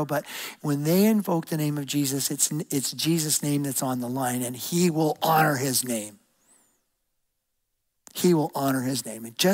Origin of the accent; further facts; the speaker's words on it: Ohio, United States; I grew up in Ohio, and I'm an Ohio State fan